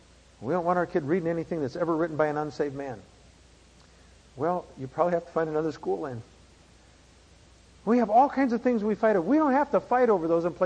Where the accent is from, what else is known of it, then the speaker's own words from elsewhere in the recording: South Dakota, United States; When I grew up in South Dakota, we would have these South Dakota winters. Last summer, the last winter I was home, we had 96 inches of snow.